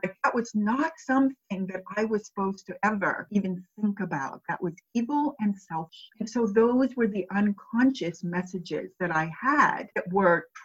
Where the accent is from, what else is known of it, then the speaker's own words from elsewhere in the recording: Massachusetts, United States; So I grew up in Puritanical New England in Massachusetts